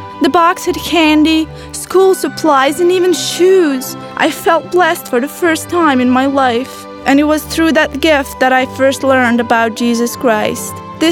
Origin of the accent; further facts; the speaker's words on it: Bosnia & Herzegovina; I was born and raised in Bosnia. When I was a child, our country was at war